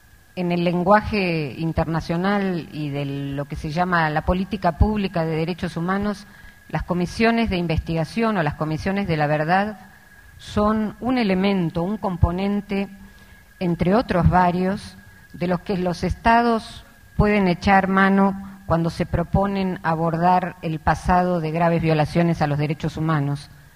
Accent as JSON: {"language": "Spanish", "country": "Argentina", "also_born_or_lived": "Peru", "said": "Yo soy argentina, pero viví y trabajé durante 14 años en el Perú, país al que me unen lazos profundos, familiares y de afectos, pero desde hace 20 años trabajo y vivo en Argentina"}